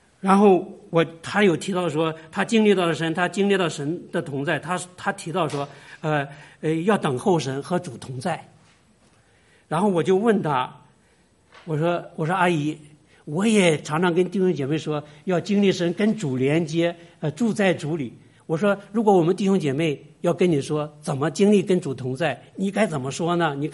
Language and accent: Chinese; Northeast China, China; 我们是东北的嗑，唠嗑其实就是祷告的意思哈。